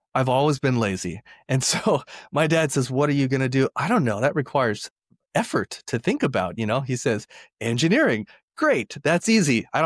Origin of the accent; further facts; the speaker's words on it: Hawaii, United States; I grew up in Hawaii and there were, you know, beautiful waves and beaches and the weather was perfect every day.